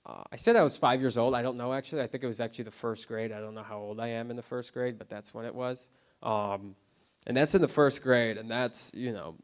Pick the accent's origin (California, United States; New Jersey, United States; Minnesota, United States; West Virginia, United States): New Jersey, United States; born there; And I was born in New Jersey